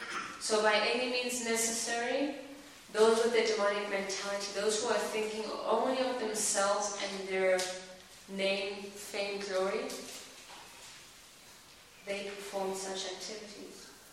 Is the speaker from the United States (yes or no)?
no; Botswana; I'm from Botswana, okay.